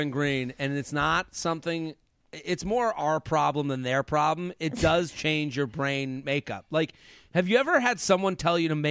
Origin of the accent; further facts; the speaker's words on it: Boston, Massachusetts, United States; No, I'm from Boston.